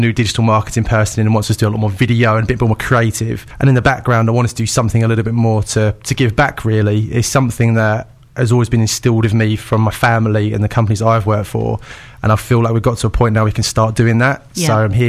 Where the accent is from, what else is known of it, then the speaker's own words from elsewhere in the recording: Billericay, East of England, United Kingdom; also born or lived in Brentwood; So, I'm from Billericay. Always been an Essex boy ever since I was born. Lived in Brentwood and Billericay pretty much my life. Always worked up in London in recruitment mainly.